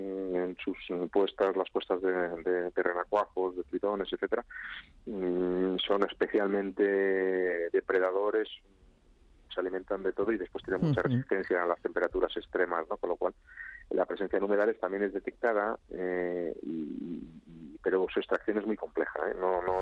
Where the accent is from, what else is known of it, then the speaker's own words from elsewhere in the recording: Community of Madrid, Spain; Somos muchos madrileños demandando espacios y lugares.